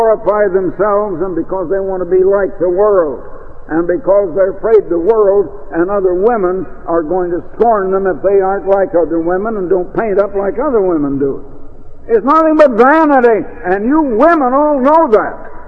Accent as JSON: {"language": "English", "region": "Iowa", "country": "United States", "lives_now": "Oregon, United States", "said": "when we came out to Oregon in 1924 And when we came from Iowa, and when we arrived out in Oregon"}